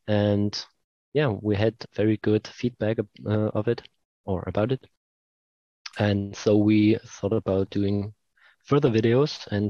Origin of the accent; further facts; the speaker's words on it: Leipzig, Saxony, Germany; saw that I was from Leipzig too, which is our hometown